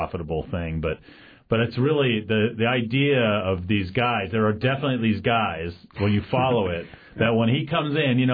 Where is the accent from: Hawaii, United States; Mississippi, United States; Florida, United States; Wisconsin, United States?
Florida, United States; I grew up in Florida watching Florida Championship Wrestling